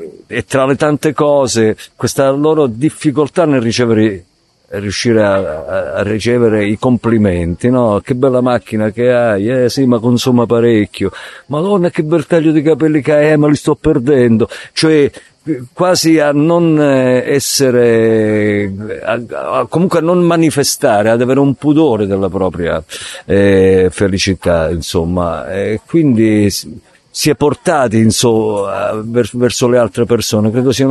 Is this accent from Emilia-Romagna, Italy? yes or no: no; Basilicata, Italy; sono contento naturalmente di essere qui nella mia terra, in questo posto incantevole che è Maratea. Io sono di un paese qua vicino